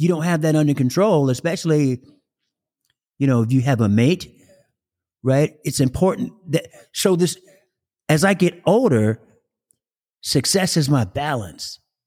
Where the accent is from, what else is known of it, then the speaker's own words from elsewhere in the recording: Columbus, Ohio, United States; born there; also born or lived in Hawaii; And I was born in Columbus, Ohio.